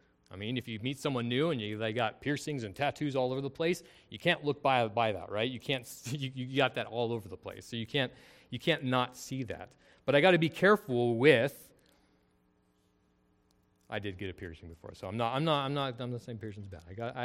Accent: California, United States; as I've grown up as an American, as a conservative, semi-rural Californian, right?

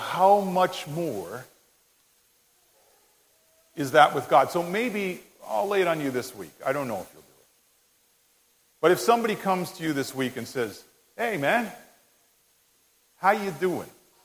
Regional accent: Canada; It's not being a Canadian saying, "Sorry." We do that all day.

